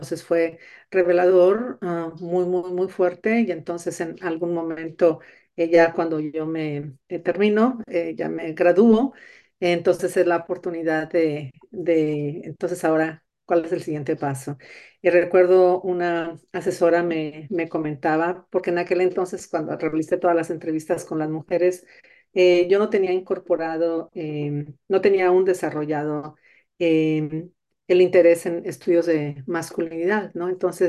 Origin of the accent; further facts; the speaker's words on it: Monterrey, Nuevo León, Mexico; Yo soy originaria de Monterrey, en Nuevo León